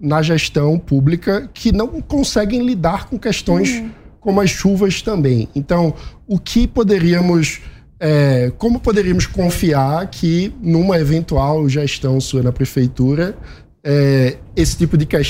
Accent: Recife, Pernambuco, Brazil; Eu sou do Recife, que é uma cidade administrada pelo PSB, seu partido, e que também sofre com chuvas e com, inclusive, mortes em decorrência de chuvas.

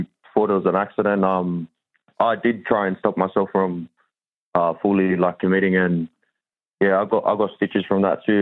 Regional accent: Blacktown, New South Wales, Australia; Yeah, like, you know what it's like growing up in Blacktown and here in Mountie.

